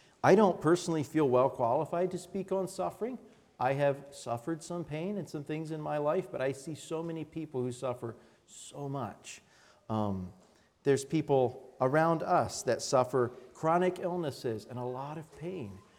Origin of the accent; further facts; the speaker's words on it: United States; We, as American people, enjoy a lot of prosperity in this country.